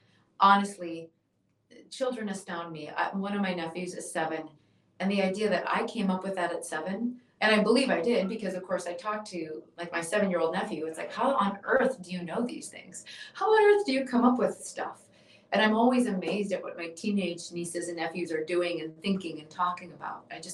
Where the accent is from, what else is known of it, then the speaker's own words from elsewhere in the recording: Sauk Rapids, Minnesota, United States; I lived next to a huge forest growing up in Sauk Rapids, Minnesota.